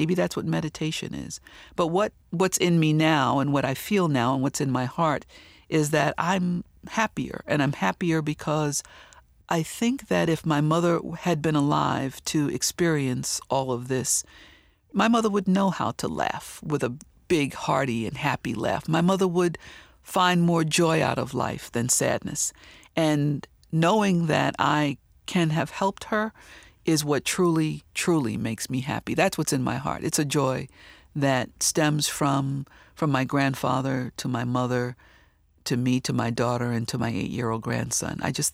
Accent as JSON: {"language": "English", "town": "New York City", "region": "New York", "country": "United States", "tie": "born or raised there", "said": "And the way that we grew up in Harlem was kind of separate."}